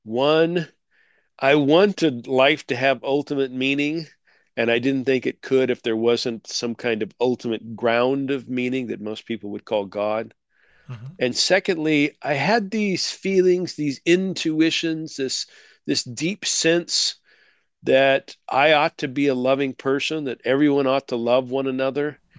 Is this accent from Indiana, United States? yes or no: no; Idaho, United States; I'm coming to you from the United States, if you haven't can't tell by my accent already, from the state of Idaho up in the northwestern part.